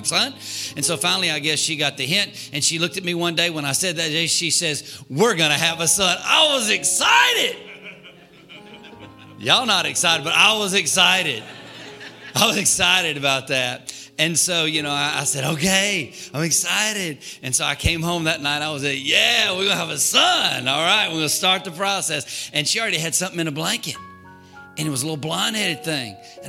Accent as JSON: {"language": "English", "region": "Alabama", "country": "United States", "said": "And I'm thinking, I'm from Alabama. We should have a Doberman Pinscher, a Rottweiler, a Bulldog, a German Shepherd."}